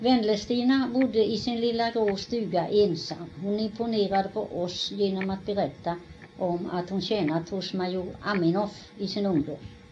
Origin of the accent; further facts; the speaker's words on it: Skruv, Kronoberg County, Sweden; och jag är uppvuxen här i Skruv.